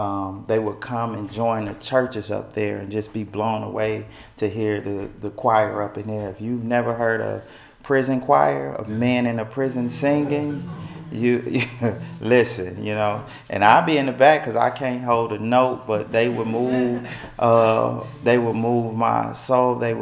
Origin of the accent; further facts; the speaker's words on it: Milwaukee, Wisconsin, United States; But I grew up in Milwaukee, Wisconsin, the youngest of four.